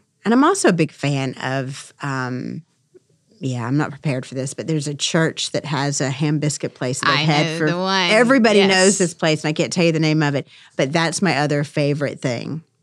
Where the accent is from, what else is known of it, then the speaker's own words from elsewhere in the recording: Lewisburg, United States; When I was a kid, I grew up in Lewisburg